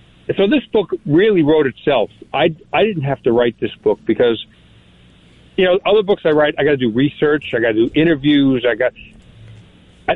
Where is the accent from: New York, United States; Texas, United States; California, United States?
New York, United States; Holbrook; I'm from Holbrook.